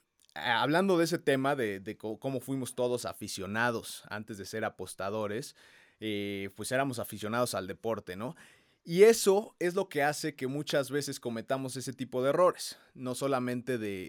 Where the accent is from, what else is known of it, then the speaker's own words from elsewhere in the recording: Mexico; como mexicanos, pues obviamente no queremos ni que empate ni que pierda México